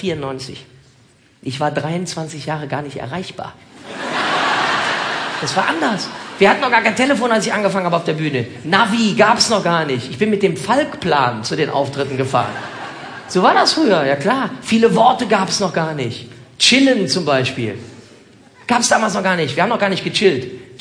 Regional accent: Cologne, North Rhine-Westphalia, Germany; Sensationell, was für eine Begrüßung hier in meiner Heimatstadt.

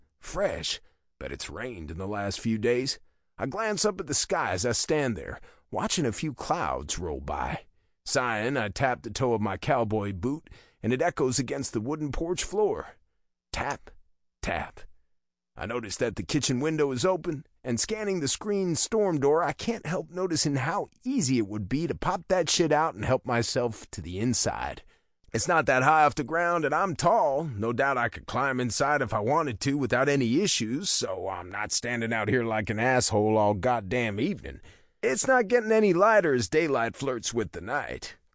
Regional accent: Texas, United States; It comes from growing up in Texas, on a ranch, being given responsibility at a young age.

